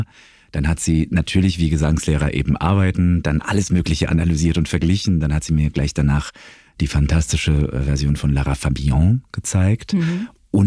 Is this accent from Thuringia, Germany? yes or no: no; Augsburg, Bavaria, Germany; now in Munich, Germany; Nach meinem Abitur bin ich aus Augsburg, wo ich aufgewachsen bin.